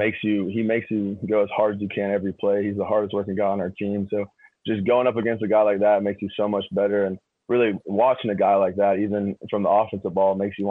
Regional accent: Georgia, United States; being a Georgia center, and growing up in Georgia, I've watched him play too

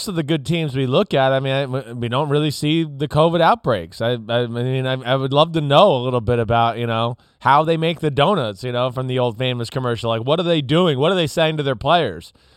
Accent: New York, United States; but I grew up around New York City, so I'm too, you know, used to that life.

